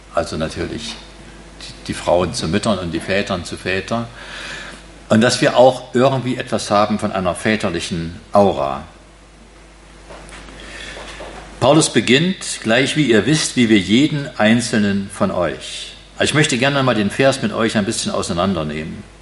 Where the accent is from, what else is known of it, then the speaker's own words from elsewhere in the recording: East Germany, Germany; Doch, ich komme aus der DDR, das ist mir gerade noch eingefallen.